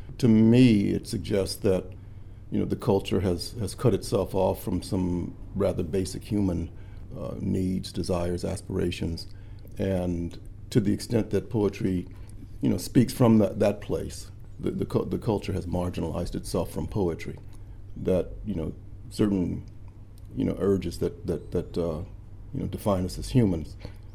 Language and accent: English; Santa Ana, California, United States; That's before my time, and I wasn't in L.A. I was in I was south of L.A. in Santa Ana, Orange County, which is about about a 30, 45-minute drive from L.A.